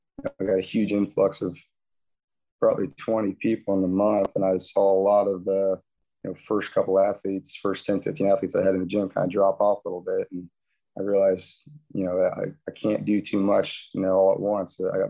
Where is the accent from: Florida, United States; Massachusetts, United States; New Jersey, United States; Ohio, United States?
Ohio, United States; Paulding; also born or lived in Cincinnati; I grew up here in Paulding. My wife and I lived in Cincinnati for 7-8 years, decided to move home here. You know, so you know a lot of people. It's a small town, you know, 3,600 people.